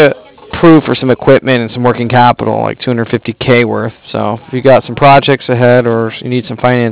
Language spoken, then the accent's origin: English; Vista, California, United States; I mean, I'm actually from Vista, but I work out here in downtown.